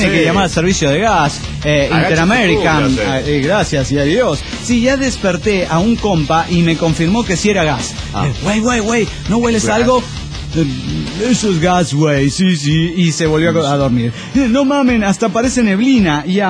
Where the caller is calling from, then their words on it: Phoenix, Arizona, United States; Hola, soy … de Phoenix, Arizona.